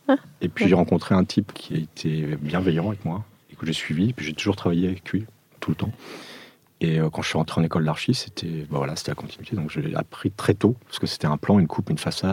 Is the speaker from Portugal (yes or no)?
yes; Portugal; now in France; je suis portugais d'origine. Français d'adoption. Je suis arrivé en France en 1974